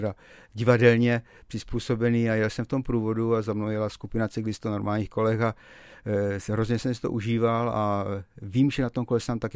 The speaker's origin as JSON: {"language": "Czech", "region": "Moravia", "country": "Czechia", "tie": "born or raised there", "also_born_or_lived": "Příbram", "said": "jsem se narodil v Příbrami, ale maminka pocházela z vesy nad Moravou, to znamená, že je to rodila Moravačka, takže v 10 letech jsme se vrátili zpátky s celou rodinou na Moravu."}